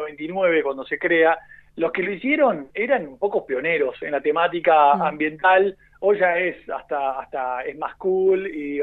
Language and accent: Spanish; San Martín de los Andes, Neuquén, Argentina; born there; nacimos ahí en San Martín de los Andes, ahí cerquita